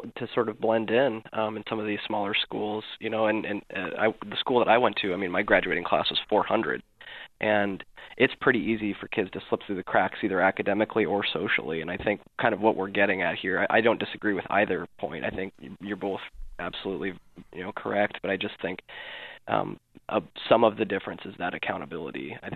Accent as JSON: {"language": "English", "town": "Ames", "region": "Iowa", "country": "United States", "said": "No, I'm actually from Ames."}